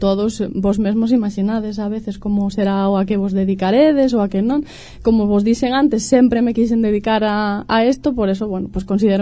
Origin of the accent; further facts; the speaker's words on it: Monforte de Lemos, Galicia, Spain; son de aquí de Monforte, de Carut, concretamente.